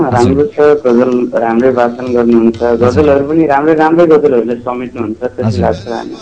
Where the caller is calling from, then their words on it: Bharatpur, Bagmati, Nepal; बोलिरहेको छु भरतपुरबाट।